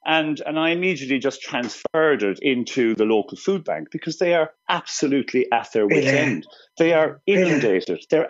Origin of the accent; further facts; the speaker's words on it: Ireland; moved away as an adult; carrying all that baggage about being Irish, being really self-conscious of being in kind of, I don't know, what was then a kind of a hostile environment, if you want. It certainly wasn't popular to be Irish in London in those days.